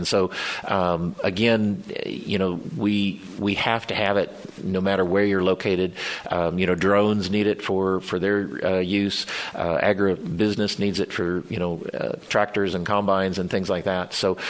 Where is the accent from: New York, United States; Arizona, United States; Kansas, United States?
Kansas, United States; Wichita; You know, again, I come from Wichita.